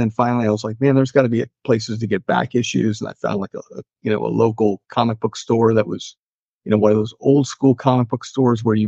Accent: Cleveland, Ohio, United States; Well, I grew up in Cleveland, Ohio, and it was either Batman or Tarzan

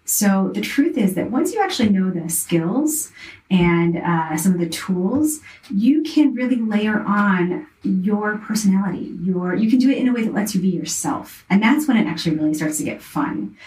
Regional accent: the South, United States; I was raised in the South.

